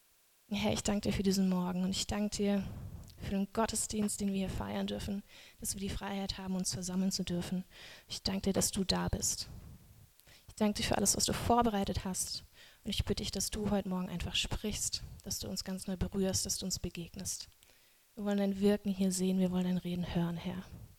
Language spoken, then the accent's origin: German; Pforzheim, Baden-Württemberg, Germany; Ich bin 28 und ich komme aus Pforzheim, wie Karen schon gesagt hat. Ich gehe dort in die also die Christusgemeinde Pforzheim.